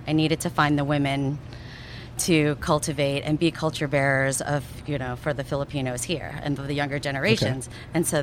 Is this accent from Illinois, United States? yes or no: yes; Chicago, Illinois, United States; born there; I mean, I spent my formative years here, right? Mm-hmm. I was born in Chicago. And so when I moved back